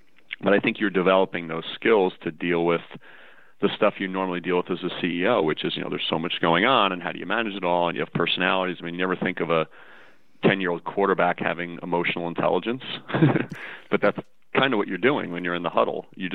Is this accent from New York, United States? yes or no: no; Freehold, New Jersey, United States; So I grew up in Freehold, New Jersey, down in central New Jersey, not that far from the beach.